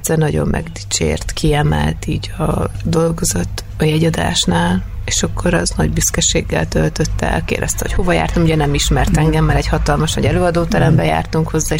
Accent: Székesfehérvár, Fejér, Hungary; Székesfehérváron csak születtem, ott nincsen színházi múltam.

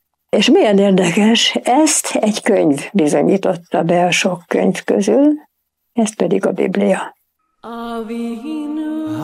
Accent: Budapest, Hungary; Budapesten születtem, és mint egy holokauszt túlélő család, hogy így mondjam, második generációs tagja, Budapesten, a belvárosban, 7. kerületben laktam egy olyan házban, ami annak idején csillagos ház volt.

